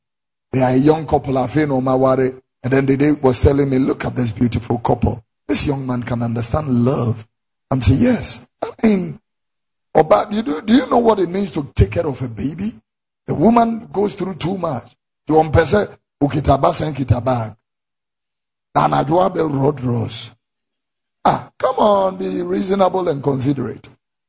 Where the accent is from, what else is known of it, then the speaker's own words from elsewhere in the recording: Accra, Greater Accra, Ghana; I was born here in Tesano and I lived in Abeka in Fadama, and so I understand the culture of Muslims very well because I grew up with them.